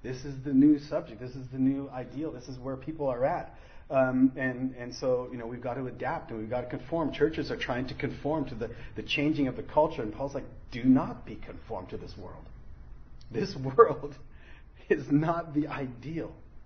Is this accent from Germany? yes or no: yes; Germany; also born or lived in Austria; I grew up in Germany and Austria as a child, so I could speak a little bit of German from the times that we were there